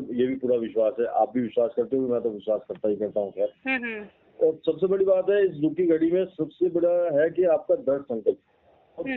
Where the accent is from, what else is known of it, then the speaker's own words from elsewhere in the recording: India; मैं एक मध्यवर्गीय परिवार में पला बड़ा एक सच्चा हिंदुस्तानी हूँ